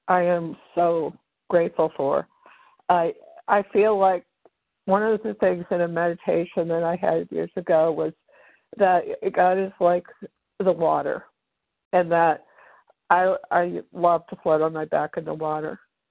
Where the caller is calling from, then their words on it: Maryland, United States; from Maryland